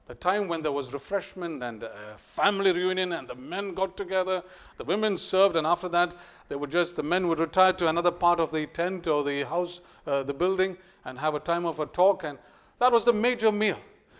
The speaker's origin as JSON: {"language": "English", "country": "India", "second_language": "English", "said": "especially if being an Indian, you know, the Indian, we call it the Indian standard time"}